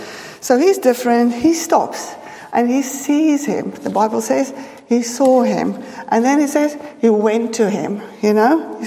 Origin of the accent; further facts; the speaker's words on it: South Africa; I'm from South Africa.